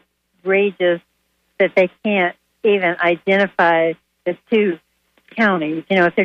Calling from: Ybor City, Florida, United States; from Ybor City.

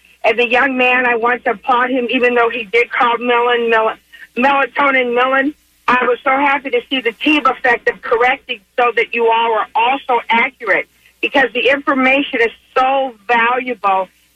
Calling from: Sarasota, Florida, United States; I'm calling you from Sarasota, Florida.

